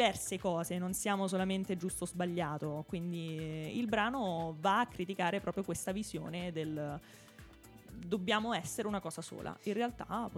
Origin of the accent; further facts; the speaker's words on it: Rome, Lazio, Italy; io sono di Roma